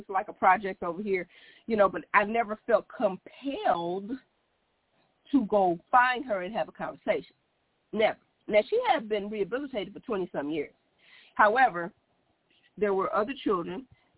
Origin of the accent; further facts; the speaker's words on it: Compton, California, United States; So when I grew up in Compton, we had this boy who went to jail for carjacking